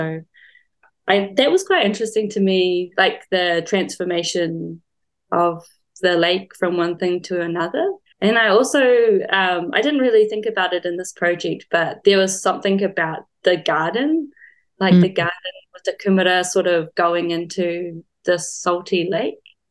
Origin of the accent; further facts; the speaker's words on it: Marlborough, New Zealand; growing up in Marlborough, and actually because I studied in Christchurch, I used to travel between the two places quite a lot.